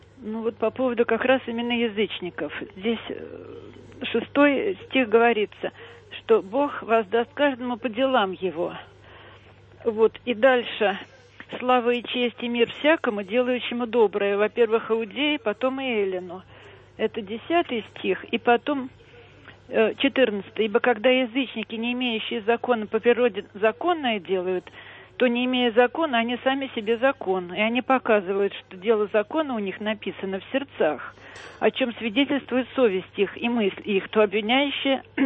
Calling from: Moscow, Russia; из Москвы.

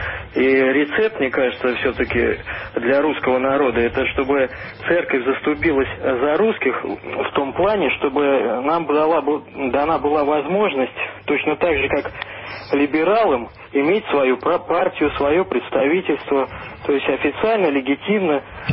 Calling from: Saint Petersburg, Russia; я из Петербурга.

